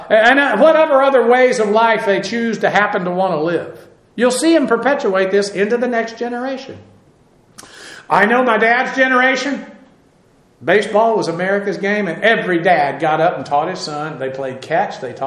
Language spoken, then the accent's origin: English; Boston, Massachusetts, United States; born there; Well, I was born around Boston. So I know we lived in Massachusetts. I don't remember it. But I know we lived in Massachusetts. We had to for a while because I was born there.